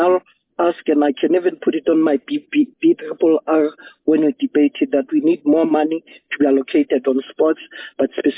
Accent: Soweto, Gauteng, South Africa; I'm from Soweto, I'll speak about Soweto.

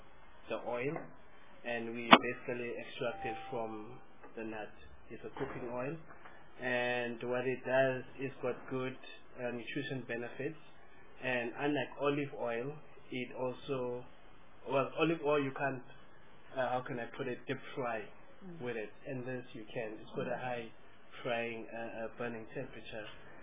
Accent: Northern Cape, South Africa; born there; because I was born in the Northern Cape

